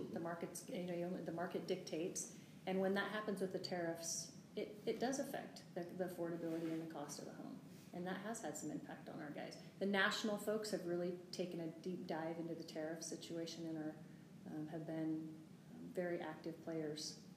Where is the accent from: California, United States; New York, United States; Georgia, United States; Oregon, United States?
Oregon, United States; And I grew up in Eastern Oregon. I mean, I'm from a ranching and farming community and family